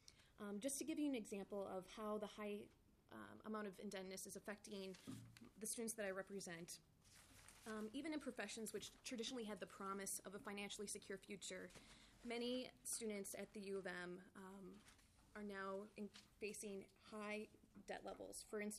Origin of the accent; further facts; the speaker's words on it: St. Cloud, Minnesota, United States; I'm originally from the St. Cloud area, and as a first-generation college student, I am grateful to the state of Minnesota